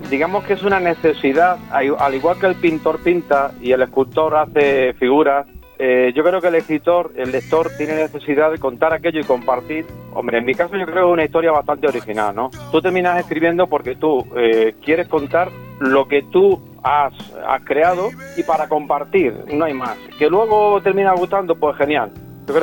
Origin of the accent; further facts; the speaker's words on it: Isla Cristina, Andalusia, Spain; moved away as an adult; tú has dicho que yo nací en Isla Cristina, donde estuve hasta 18 años, que bueno, sigo teniendo allí a buena parte de la familia.